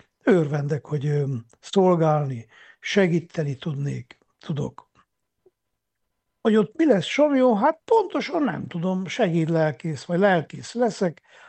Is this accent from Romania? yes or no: yes; Miercurea Ciuc, Harghita, Romania; De én Csíkszeredában nőttem fel, úgyhogy örömmel megyek haza a szülőföldemre.